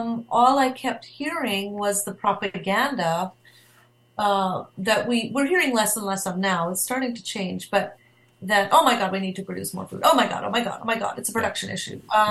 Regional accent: Canada; growing up in Western and Northern Canada in the 70s and 80s, when you're a mixed race person

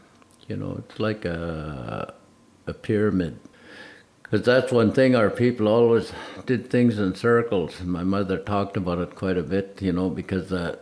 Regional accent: Salmon Arm, British Columbia, Canada; I'm a counselor from Salmon Arm.

